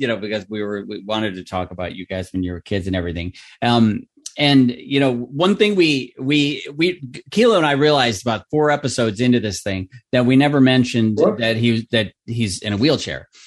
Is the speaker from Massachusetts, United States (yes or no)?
no; New York, United States; also born or lived in New Jersey; I'm from the East Coast my whole life, born in Jersey, raised in New York